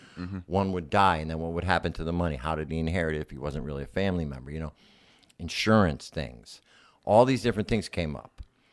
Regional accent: Connecticut, United States; For me, like growing up in Connecticut as a kid, I wasn't even informed of the gay community.

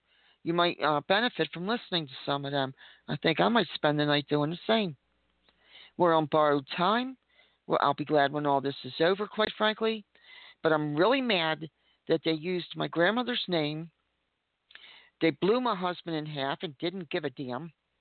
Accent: United States; And I, as an American, I want the world to know that I'm against all this.

